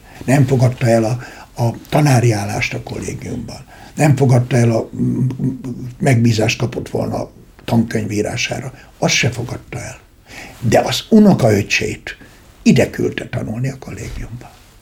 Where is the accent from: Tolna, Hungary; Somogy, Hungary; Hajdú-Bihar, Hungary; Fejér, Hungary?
Hajdú-Bihar, Hungary; Debrecen; én debreceni vagyok, és én már ezt nem tudom. Én életemben két helyhez kötődtem, a szülőfalomhoz, meg Debrecenhez.